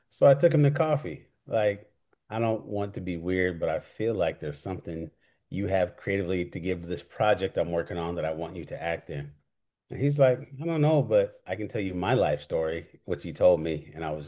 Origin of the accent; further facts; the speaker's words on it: Portland, Oregon, United States; Growing up in Portland, Oregon, which is not very diverse. Growing up Black in Portland, but also Nigerian.